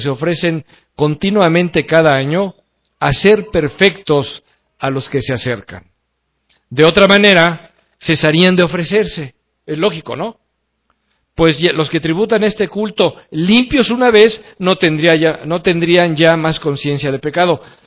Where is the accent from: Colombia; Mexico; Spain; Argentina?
Mexico; nosotros entendemos como mexicanos